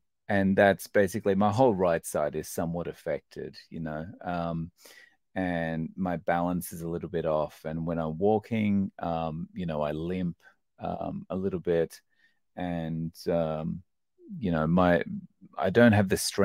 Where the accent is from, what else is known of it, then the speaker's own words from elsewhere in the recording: Australia; also born or lived in Scotland; now in Japan; I currently live in Japan. I've lived here for the last 17 years. I'm an Australian, but I was born in Scotland, hence the complexion.